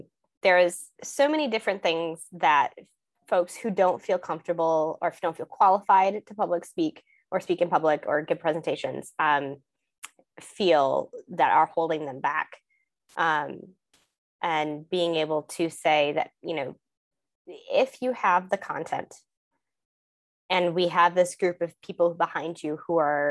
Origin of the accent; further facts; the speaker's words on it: Midwest, United States; Growing up in the Midwest is a very siloed, protected way to grow up, especially if you're not living in a large city.